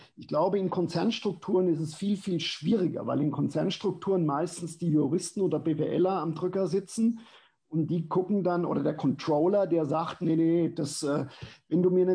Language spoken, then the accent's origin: German; Germany; now in New York, United States; Und ich habe noch nie so eine hohe Wertschätzung für Deutschland erfahren, wie jetzt in New York